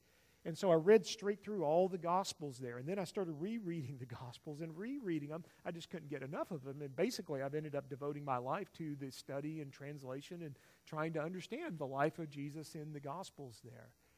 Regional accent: Tennessee, United States; I remember when I was a kid, I grew up in East Tennessee, and my dad had grown up on a farm in East Tennessee

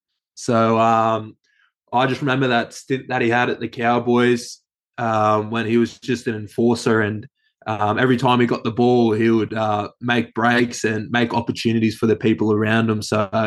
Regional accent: Gold Coast, Queensland, Australia; I grew up on the Gold Coast

